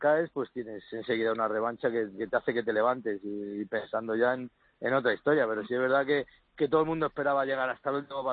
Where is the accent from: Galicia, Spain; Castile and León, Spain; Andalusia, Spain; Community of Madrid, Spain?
Community of Madrid, Spain; Leganés; Soy de Leganés, ¿qué voy a hacer?